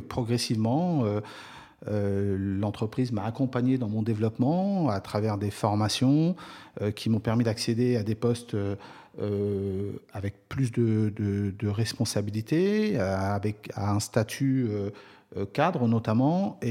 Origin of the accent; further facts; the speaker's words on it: Créteil, Île-de-France, France; j'ai toujours grandi à Créteil, j'ai fait ma scolarité à Créteil. Et puis je me suis installé à Créteil, puis là je suis pas très loin puisque Saint-Maur c'est de l'autre côté de la Marne, donc voilà, j'ai mes racines cristoliennes